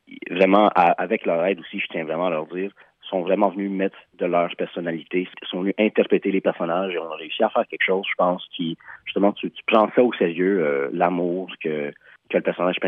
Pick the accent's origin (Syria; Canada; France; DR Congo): Canada; Aylmer, Quebec; now in Hull, Canada; moi et Jean-Philippe, les deux, on est d'Elmer. Les deux, on est en ce moment, j'habite à Hull